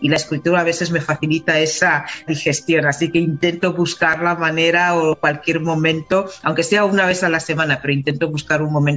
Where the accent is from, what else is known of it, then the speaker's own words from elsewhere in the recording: Equatorial Guinea; La lucha feminista hasta ahora en Guinea, en mi país, ha sido como una resistencias individuales